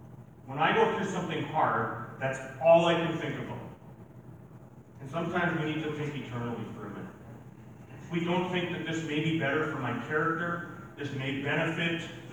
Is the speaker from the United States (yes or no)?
no; Ireland; I'm Irish.